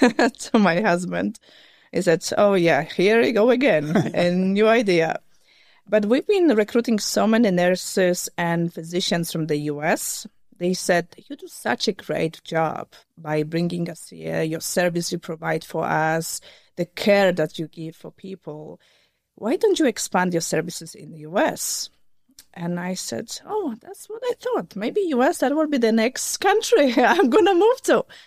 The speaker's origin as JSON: {"language": "English", "country": "Poland", "tie": "born there", "also_born_or_lived": "United Kingdom", "second_language": "English", "moved": "yes", "said": "I was born in Poland, and then my family decided to move to UK for better opportunities, and I finished my school in the UK."}